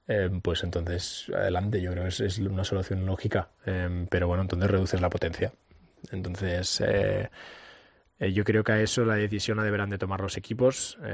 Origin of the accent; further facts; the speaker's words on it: Spain; que soy el único español del campeonato